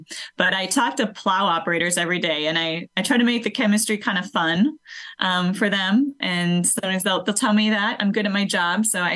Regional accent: Bloomer, Wisconsin, United States; now in Madison, United States; So I'm down in Madison right now. Yeah, I grew up in northern Wisconsin.

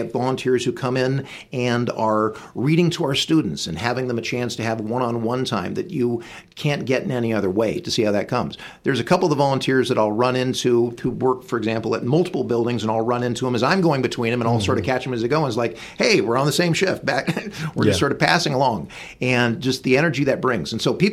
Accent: Salt Lake City, Utah, United States; I grew up in Salt Lake City.

